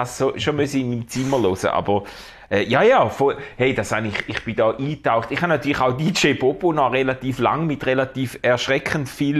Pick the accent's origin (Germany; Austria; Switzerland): Switzerland; Schaffhausen